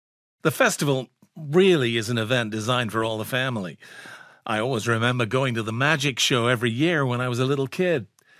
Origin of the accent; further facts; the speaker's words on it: Wisconsin, United States; all about a food festival that's really important to us in my hometown, a little shoot in Wisconsin.